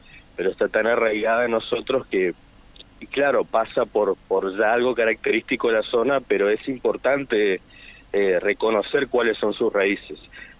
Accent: Chaco, Argentina; su mayoría somos músicos, percusionistas, de Barranquera, Fontana, Puerto Tirol, Carresistencia

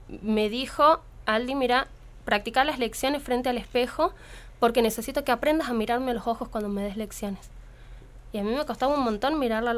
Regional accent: Valle Viejo, Catamarca, Argentina; 25 años, soy de Valle Viejo

